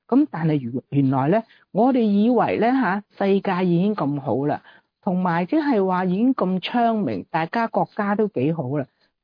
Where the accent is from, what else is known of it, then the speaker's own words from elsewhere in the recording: Guangdong, China; 因為我哋廣東人咧就學國語咧都容易啊嘛